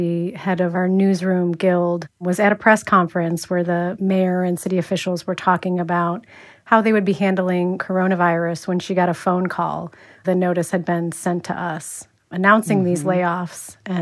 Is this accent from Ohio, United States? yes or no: yes; Cleveland, Ohio, United States; I grew up in the Cleveland area.